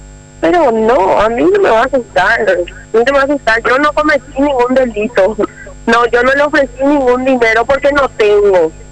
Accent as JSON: {"language": "Spanish", "town": "Minga Guazú", "region": "Alto Paraná", "country": "Paraguay", "said": "Sí, yo soy del Alto Paraná, de Mingaguazú específicamente."}